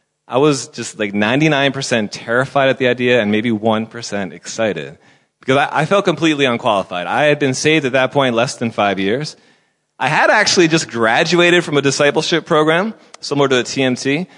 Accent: United States; now in South Africa; It's so thick that you may actually think it's from another country, perhaps America. And if you are thinking that, you are correct. I used to be American, but I do now consider myself to be South African.

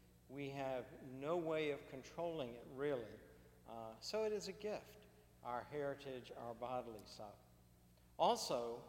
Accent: Sanford, Florida, United States; when I was a child growing up in Florida, I was embarrassed by my inheritance. My parents were older. I was from one of the founding families of Sanford

